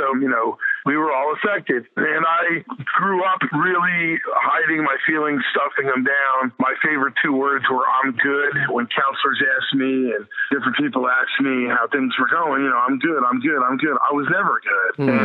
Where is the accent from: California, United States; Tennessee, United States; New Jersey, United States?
New Jersey, United States; But I grew up in New Jersey in a great community. I was brought up a Catholic, you know, good Irish Catholic lad.